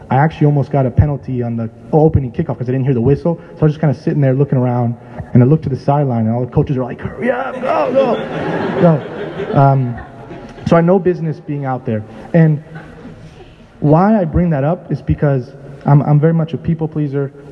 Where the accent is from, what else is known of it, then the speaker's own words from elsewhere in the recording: California, United States; also born or lived in Italy; bounced around a bunch as a kid, ended up in the Bay Area. I claim the Bay Area to be home, really. Been here for the longest time I've been in one place in my life.